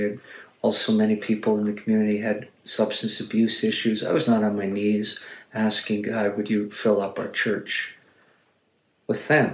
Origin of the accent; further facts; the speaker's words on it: Canada; Actually, as a Canadian pastor, I realized that I was committing myself that worst sin.